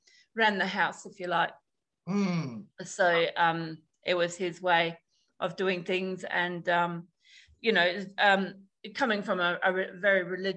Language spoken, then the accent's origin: English; Australia; I was born and raised in Australia, but like I said, my Irish background is a third generation. It was my grandparents that were from Ireland